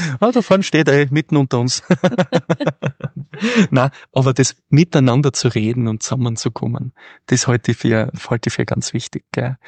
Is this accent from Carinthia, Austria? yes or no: no; Styria, Austria; Das ist gerade im ländlicheren Bereich, ich komme aus dem Bezirk Weiz, auch aus dem ländlicheren Bereich, durchaus etwas Mögliches.